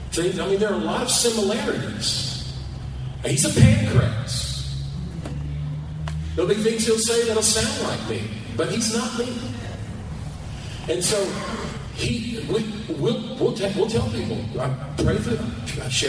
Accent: Cordell, Oklahoma, United States; I was raised in Western Oklahoma at Cordell with 3,000 people.

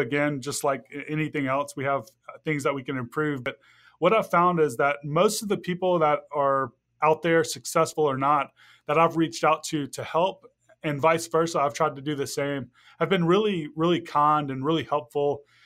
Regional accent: Mississippi, United States; growing up in Mississippi and being part of like an Arab family.

